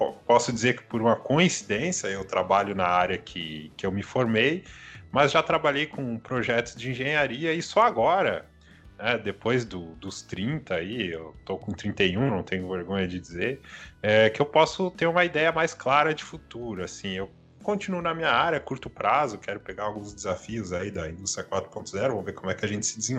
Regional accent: Lages, Santa Catarina, Brazil; born there; Eu nunca morei fora. Eu nasci em Santa Catarina, nasci em Lages. Em 2008, com 18 anos, eu mudo para Criciúma, sul do estado aqui.

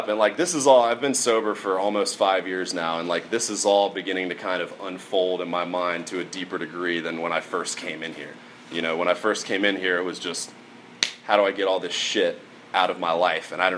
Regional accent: Roswell, Georgia, United States; also born or lived in Alpharetta; I was conceived approximately 9 months before I was born here in Atlanta, Georgia. I grew up in a town called Roswell, and then subsequently moved to Alpharetta.

